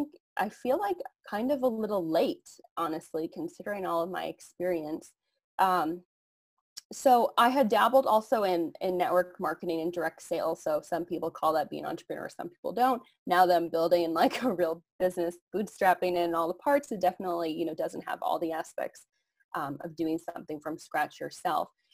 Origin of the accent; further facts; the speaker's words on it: New England, United States; But I am from New England originally, outside of Boston. Went to school in Baltimore.